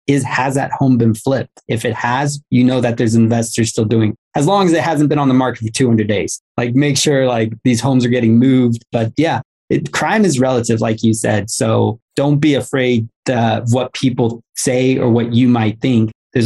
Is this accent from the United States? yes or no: yes; Los Angeles, California, United States; I'm from Los Angeles.